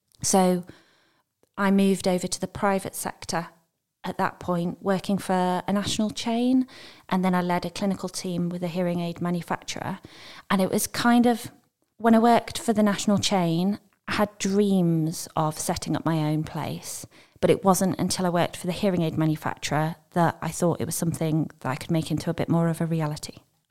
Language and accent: English; Ilkley, Yorkshire and the Humber, United Kingdom; So I grew up locally. I grew up in Ilkley